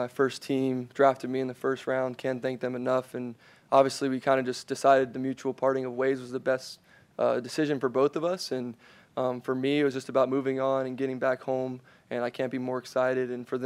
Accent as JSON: {"language": "English", "region": "Florida", "country": "United States", "tie": "born or raised there", "said": "But yeah, I love this place. It's my hometown."}